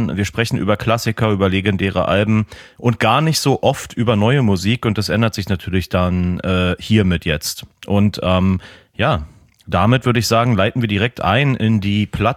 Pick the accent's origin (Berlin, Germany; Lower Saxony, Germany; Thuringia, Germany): Berlin, Germany; ich bin halt Berliner